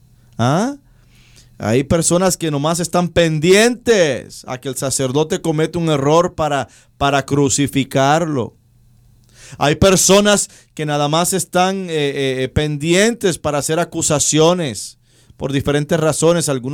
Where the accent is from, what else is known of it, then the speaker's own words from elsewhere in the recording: Puerto Rico; also born or lived in New York; Yo nací en Nueva York, pero yo me crié en Puerto Rico. Y mucha de mi familia está en Puerto Rico.